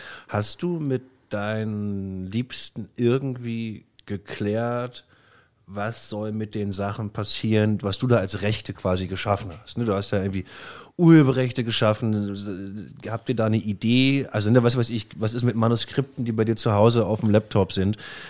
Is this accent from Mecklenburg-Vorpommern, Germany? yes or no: yes; Rostock, Mecklenburg-Vorpommern, Germany; ich komme aus Rostock